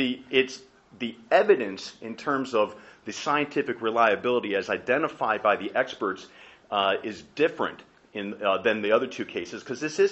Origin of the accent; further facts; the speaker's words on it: Virginia, United States; I hail from Loudoun County.